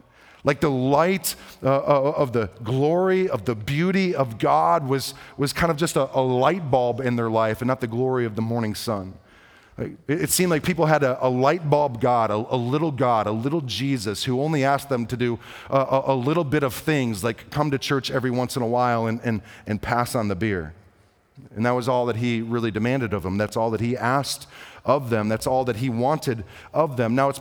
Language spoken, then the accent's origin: English; Detroit, Michigan, United States; now in Fort Worth, United States; It was just I was from Detroit and moved down here to Fort Worth, and I love Fort Worth